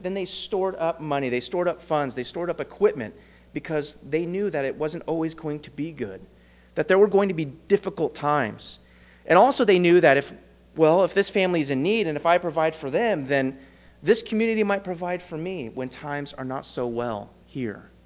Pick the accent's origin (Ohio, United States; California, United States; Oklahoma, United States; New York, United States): California, United States; I'm a California boy. I was raised in California. I see you through the lens of a Californian